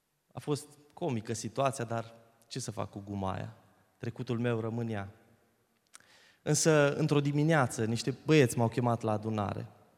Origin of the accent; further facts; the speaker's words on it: Italy; Eram adolescent, am crescut în Italia, eram din familie de pocăiți.